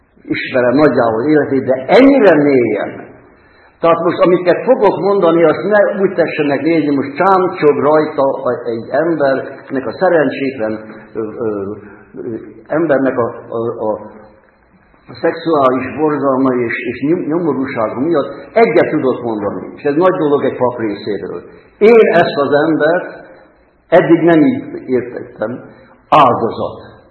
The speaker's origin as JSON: {"language": "Hungarian", "country": "Hungary", "said": "Ráadásul még öreg magyar ember is vagyok."}